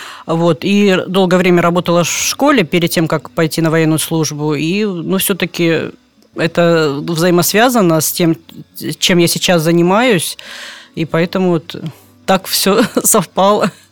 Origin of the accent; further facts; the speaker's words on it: Tajikistan; also born or lived in Abakan, Russia; now in Udomlya, Russia; Родилась я в Сибири, в Красноярском крае, город Абакан. Юность моя прошла в Таджикистане. И в 90-е годы вот мы приехали в Тверскую область, город Удомля